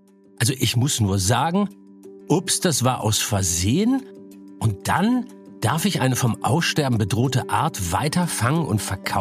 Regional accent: Hamburg, Germany; ich komme aus Hamburg. Ich bin da aufgewachsen

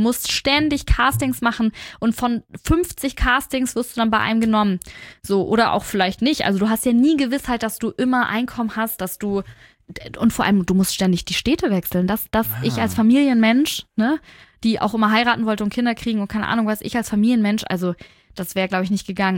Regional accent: Spain; Ich als Spanierin.

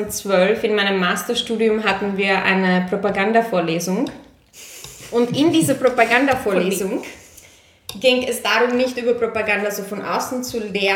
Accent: Munich, Bavaria, Germany; ich bin ja in München aufgewachsen

